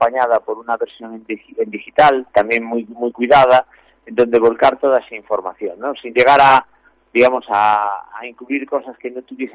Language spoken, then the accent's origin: Spanish; Galicia, Spain; la relación que como gallegos teníamos con el mar